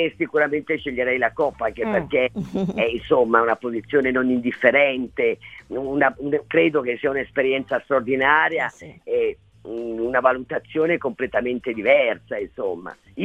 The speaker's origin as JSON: {"language": "Italian", "town": "Empoli", "region": "Tuscany", "country": "Italy", "tie": "born or raised there", "also_born_or_lived": "Montaione", "said": "il mio paese di nascita, che è Montaione, e anche l'Empoli, dove sono cresciuta"}